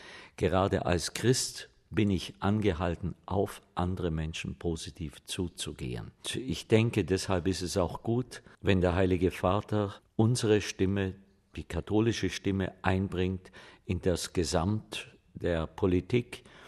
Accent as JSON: {"language": "German", "country": "Germany", "said": "Ich bin sehr froh, dass er mein Heimatland wieder besucht."}